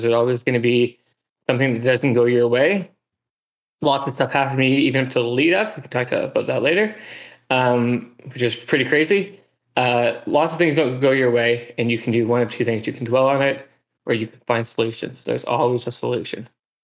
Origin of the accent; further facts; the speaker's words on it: West Coast, United States; I'm from the West Coast. I'm used to rain.